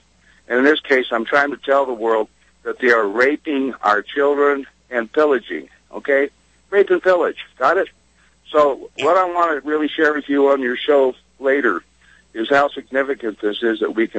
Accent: Colorado, United States; from Colorado, the Columbine investigator.

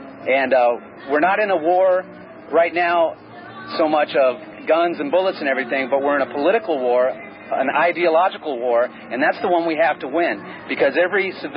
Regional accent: San Antonio, Texas, United States; I'm from San Antonio, Texas.

